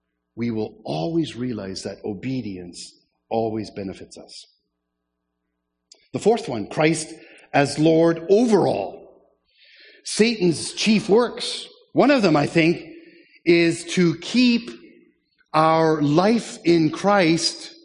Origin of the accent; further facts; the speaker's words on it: Canada; also born or lived in Germany; Today is election day in Germany, where we spent 19 years. I'm not a German citizen, I'm a Canadian citizen.